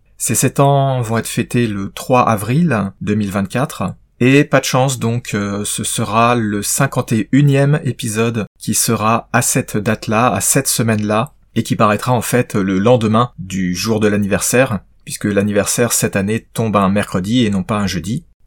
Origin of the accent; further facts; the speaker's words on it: France; étant donné que je suis français et que je vis en France, et plus précisément en Île-de-France